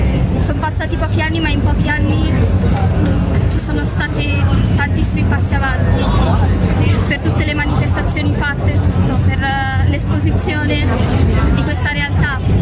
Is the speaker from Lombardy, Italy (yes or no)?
yes; Milan, Lombardy, Italy; Sono di Milano.